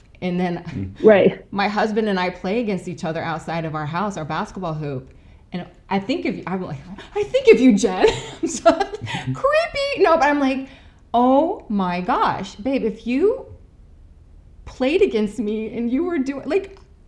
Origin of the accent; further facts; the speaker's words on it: Seattle, Washington, United States; I mean, I grew up in South Seattle.